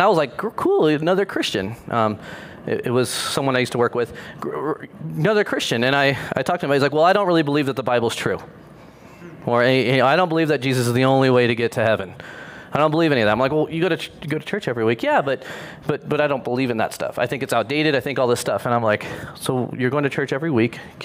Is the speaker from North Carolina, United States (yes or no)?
no; South Lake Tahoe, California, United States; I grew up in South Lake Tahoe in the Keys, and it was a wealthy neighborhood, and we were not wealthy.